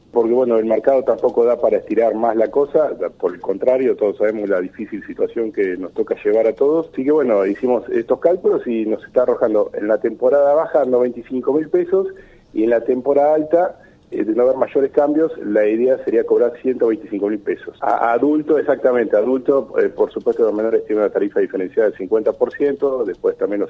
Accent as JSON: {"language": "Spanish", "country": "Argentina", "said": "Como argentino todos deseamos que todo esto descienda y baje pronto y que se estabilice."}